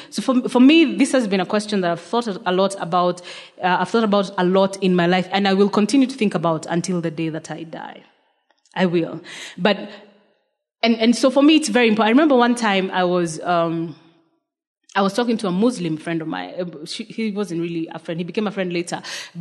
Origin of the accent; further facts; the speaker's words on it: Kenya; yeah, I come from Kenya.